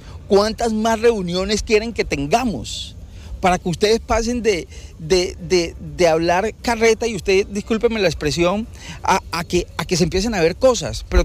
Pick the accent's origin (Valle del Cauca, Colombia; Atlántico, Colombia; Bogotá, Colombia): Bogotá, Colombia; Nosotros que venimos desde Bogotá, para nosotros esto es novedoso, ¿cierto?